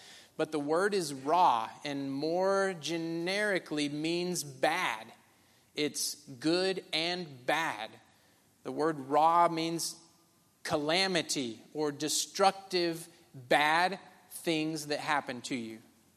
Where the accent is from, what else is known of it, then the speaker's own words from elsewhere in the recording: United States; born there; because I was born in America and that's the normal thing?